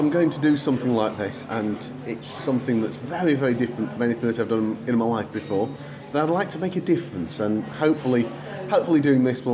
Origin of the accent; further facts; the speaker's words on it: Sheffield, Yorkshire and the Humber, United Kingdom; I think I grew up in Sheffield.